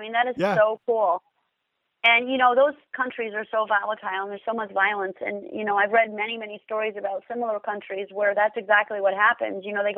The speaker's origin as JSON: {"language": "English", "country": "India", "lives_now": "United States", "said": "I am Indian, and I am in the Bay Area"}